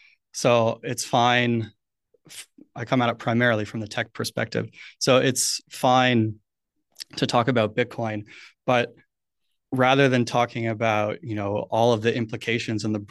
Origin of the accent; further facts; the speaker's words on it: Canada; now in New Zealand; I am from Canada. That is where my some of my intonation comes from.